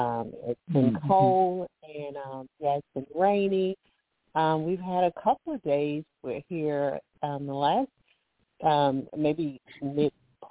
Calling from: Alabama, United States; I'm calling from Alabama.

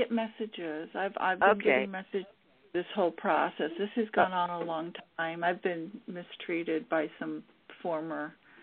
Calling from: California, United States; I'm calling … from California

